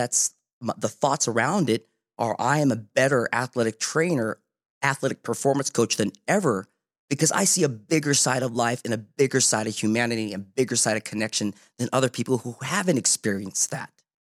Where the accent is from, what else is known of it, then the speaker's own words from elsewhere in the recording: Macon, Georgia, United States; Hell no. I'm from Georgia.